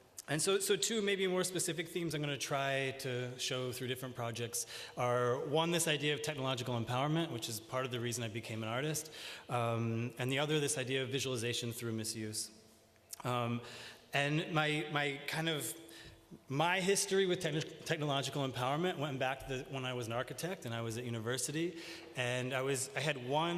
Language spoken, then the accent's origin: English; United States; now in Paris, France; I'm an American. I'm living in Paris at the moment.